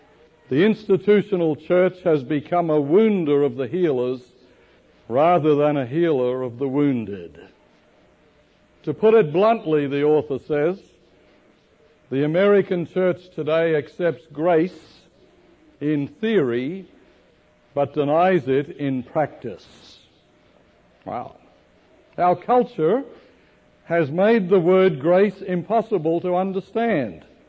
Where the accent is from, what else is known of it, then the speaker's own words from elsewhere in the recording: Melbourne, Victoria, Australia; when I was a child growing up in Melbourne, Australia